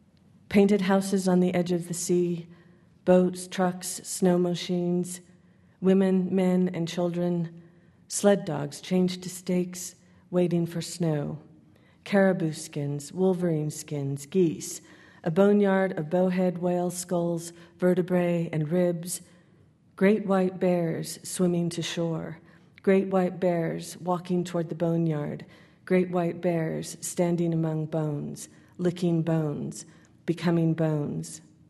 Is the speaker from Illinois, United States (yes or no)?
no; Salt Lake City, Utah, United States; moved away; I grew up in Salt Lake. We left.